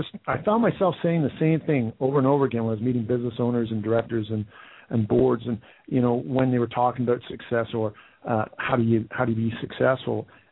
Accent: Canada; moved away as an adult; now in United Kingdom; albeit I'm living in Scotland, I'm actually Canadian by background, but through me joining the British Army as an officer, as a veterinarian, that's what sort of planted me here

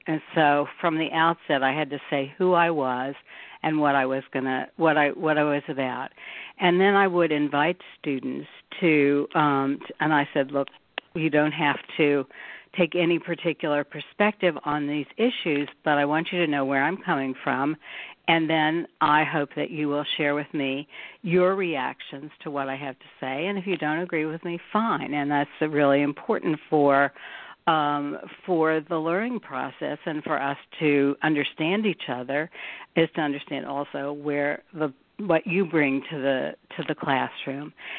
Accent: Kansas City, Missouri, United States; I grew up in Kansas City, Missouri, in a Jewish family

